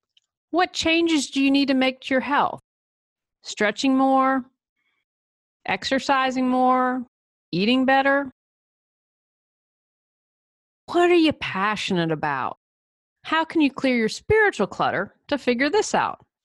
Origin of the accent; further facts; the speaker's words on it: United States; but I'm going to talk how it is for being an American.